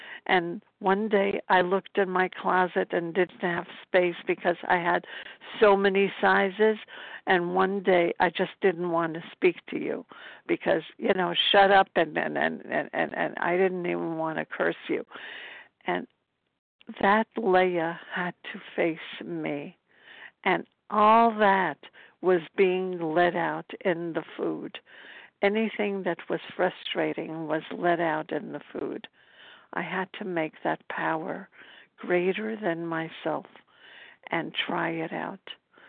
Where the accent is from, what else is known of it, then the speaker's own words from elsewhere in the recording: Brooklyn, New York, United States; I'm from Brooklyn, New York.